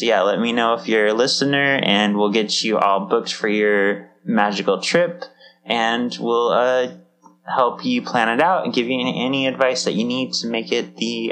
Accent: California, United States; as people who have lived in SoCal all our lives, she grew up in LA, I grew up in Orange County.

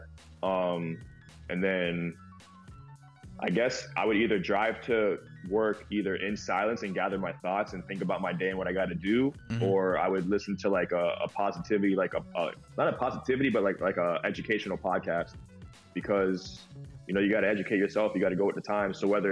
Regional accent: Hollywood, California, United States; Oh, you know, bro, we're from Hollywood, man.

